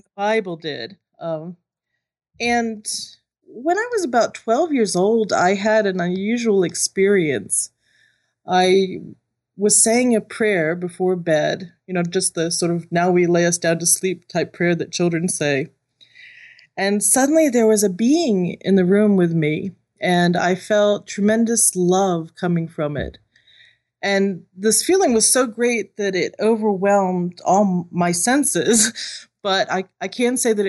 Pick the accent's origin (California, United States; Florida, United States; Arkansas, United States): Florida, United States; Miami; Well, for the most part, I grew up in Miami, Florida.